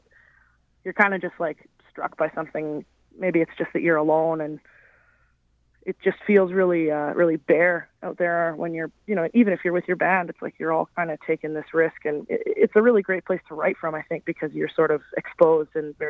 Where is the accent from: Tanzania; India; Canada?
Canada; she's been really generous to me, being a Canadian artist and wanting to break into that market.